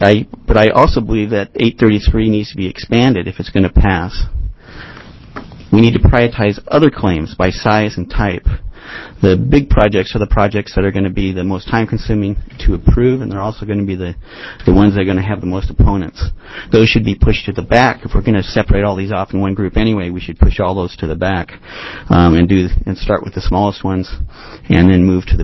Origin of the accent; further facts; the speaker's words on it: Gladstone, Oregon, United States; I'm from Gladstone.